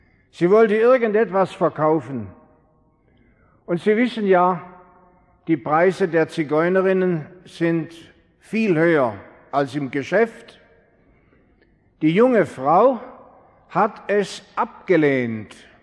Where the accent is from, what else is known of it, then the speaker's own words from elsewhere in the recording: Karlsruhe, Baden-Württemberg, Germany; Es war in meiner Heimatstadt, Karlsruhe.